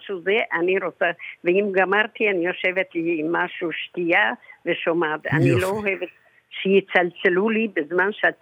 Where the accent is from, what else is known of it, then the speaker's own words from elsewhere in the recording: Iran; Hebrew is a second language; אני פרסייה, אני מבשלת.